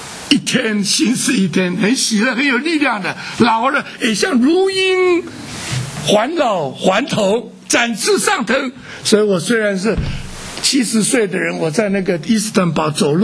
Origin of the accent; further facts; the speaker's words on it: Wenzhou, Zhejiang, China; 因为我们温州人也不知道，我们温州人从小就看父母做生意也可以赚很多钱或赚钱